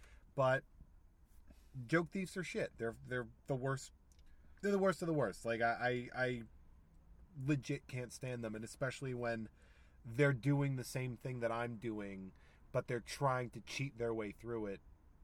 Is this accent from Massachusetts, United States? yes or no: yes; Charlton, Massachusetts, United States; It was the day I was a teacher for 9 years in Charlton, Massachusetts, which is also my hometown.